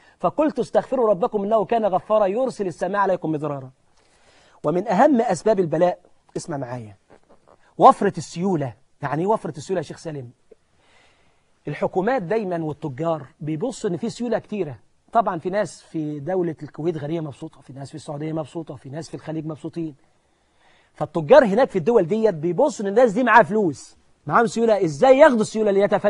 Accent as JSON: {"language": "Arabic", "country": "Egypt", "said": "لكن عندنا في مصر مثلا الجمعيات كلها بتشكو مفيش مورد لها"}